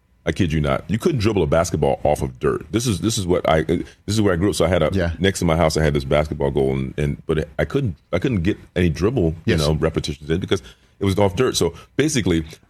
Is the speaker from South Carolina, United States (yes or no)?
yes; South Carolina, United States; You know, South Carolina, which, you know, we had no basketball team. Grew up without a professional basketball team